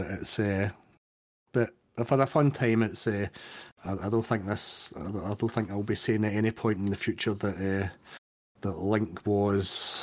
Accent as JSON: {"language": "English", "town": "Glasgow", "region": "Scotland", "country": "United Kingdom", "accent": "Glasgow", "said": "sometimes I may have slipped into my more, you know, kind of broader Glasgow accent"}